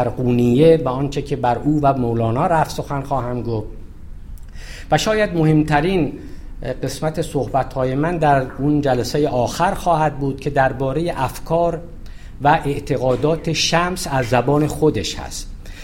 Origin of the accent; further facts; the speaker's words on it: Shiraz, Fars, Iran; من هم اهل شیرازم